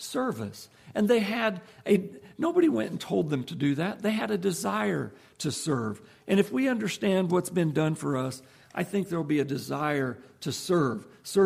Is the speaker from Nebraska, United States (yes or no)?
yes; Nebraska, United States; growing up in Nebraska, where cows outnumber people 7 or 8 to 1, you see a lot of cows.